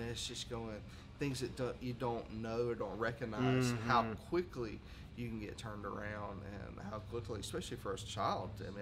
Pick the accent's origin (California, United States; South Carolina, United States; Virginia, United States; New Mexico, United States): South Carolina, United States; Myrtle Beach; now in Charlotte, United States; We grew up down here in Myrtle Beach, and now we're in downtown Charlotte.